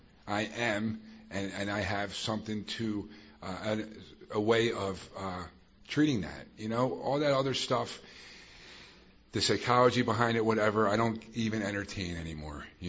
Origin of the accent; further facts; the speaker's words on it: Pennsylvania, United States; I'm from Delco, Delaware County, south of Philadelphia, and that's what we did.